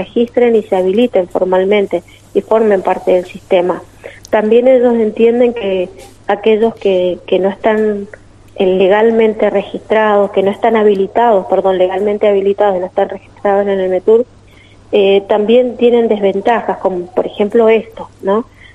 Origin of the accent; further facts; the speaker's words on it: Mendoza, Argentina; nosotros como mendocinos